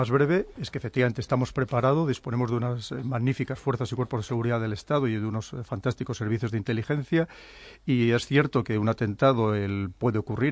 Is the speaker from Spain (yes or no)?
yes; Spain; nosotros como españoles, como España, somos un país probablemente el más querido en general en todo el mundo